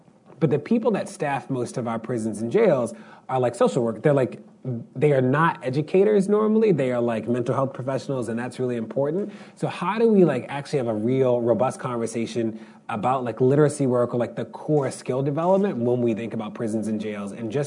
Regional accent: Baltimore, Maryland, United States; I'm from Baltimore, where 30% of adults cannot functionally read.

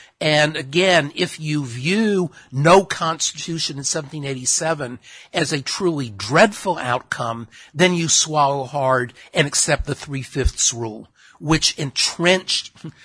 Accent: Texas, United States; Vermont the same representation as my home state of Texas.

